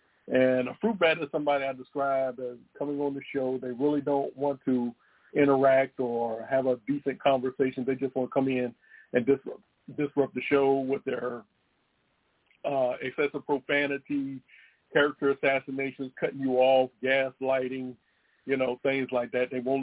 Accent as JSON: {"language": "English", "region": "North Carolina", "country": "United States", "said": "I'm from Southeast Pearl, North Carolina."}